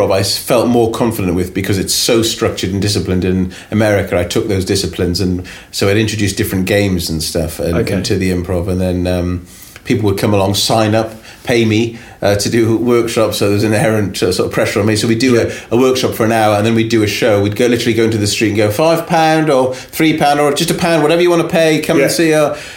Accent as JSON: {"language": "English", "country": "United Kingdom", "said": "And being British at that time, we're talking about 140 years"}